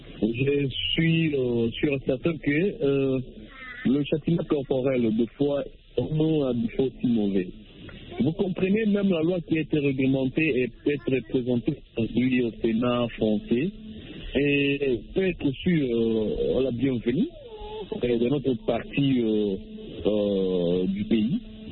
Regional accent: DR Congo; Par exemple, chez nous, en RDC

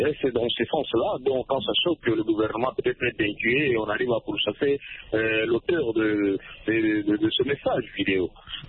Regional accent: DR Congo

